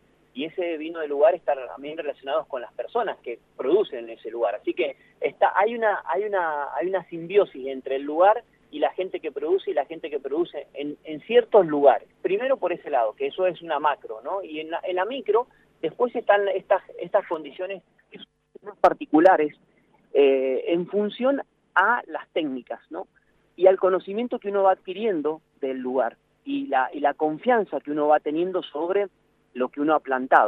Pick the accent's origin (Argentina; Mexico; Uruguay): Argentina; como argentinos